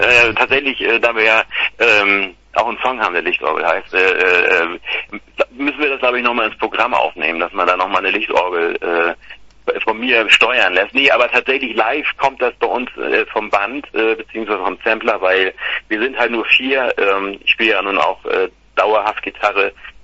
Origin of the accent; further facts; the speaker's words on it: Hademarschen, Schleswig-Holstein, Germany; ich bin eigentlich Rendsburg Eckernförder, also daher, ich komme aus Hademarschen ursprünglich